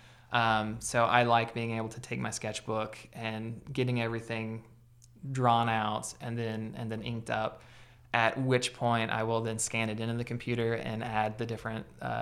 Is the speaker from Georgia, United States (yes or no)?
no; Arkansas, United States; I was thinking, because, you know, I'm from Arkansas, you know, I've been raised here, so I wanted to name my comic strip The Natural State.